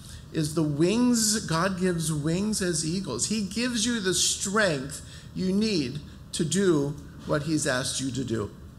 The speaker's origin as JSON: {"language": "English", "region": "Michigan", "country": "United States", "said": "You know, We're all from Michigan."}